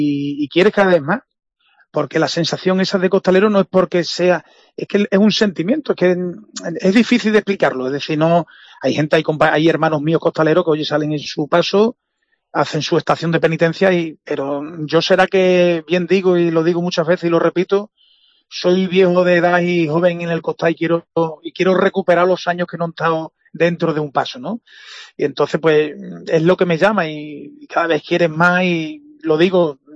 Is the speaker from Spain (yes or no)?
yes; Almendralejo, Extremadura, Spain; Almendralejo a mí lo más grande, pues sería un orgullo de poder hablar de la Semana Santa de mi pueblo, que es la que más quiero.